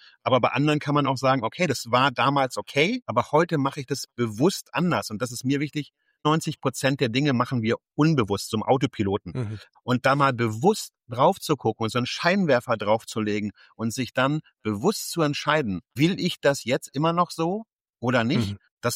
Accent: Wolfsburg, Lower Saxony, Germany; Ich komme aus Wolfsburg ursprünglich.

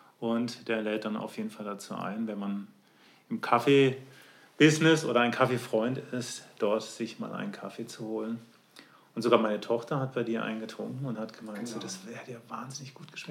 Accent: Freiburg, Baden-Württemberg, Germany; Genau, wir sind ja Freiburger

